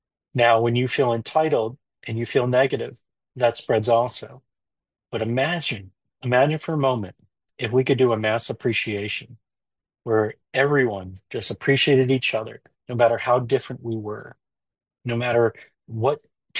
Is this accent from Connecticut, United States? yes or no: yes; Connecticut, United States; Josh Piver was a 23-year-old young man who was from my hometown in Connecticut, and he perished in 9/11 in New York.